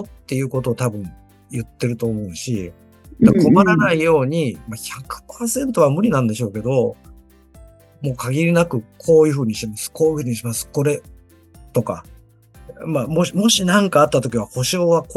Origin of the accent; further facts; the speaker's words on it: Shizuoka, Japan; これが僕は静岡県人だからじゃなくて、北海道で起こってたとしても、沖縄で起こってたとしても、